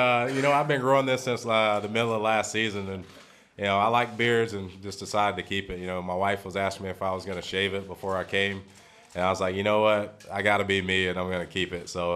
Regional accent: Florida, United States; I grew up in Florida. Nothing against Florida. Don't really want to go back to Florida. But I love the West Coast.

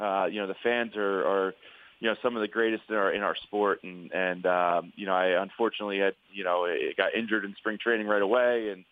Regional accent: New Jersey, United States; And, you know, going to school in Staten Island and growing up in New Jersey.

